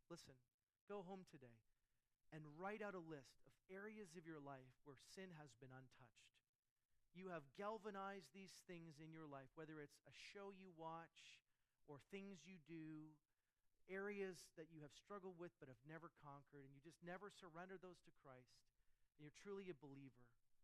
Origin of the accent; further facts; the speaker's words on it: Canada; I'm a Canadian, I'm native to this land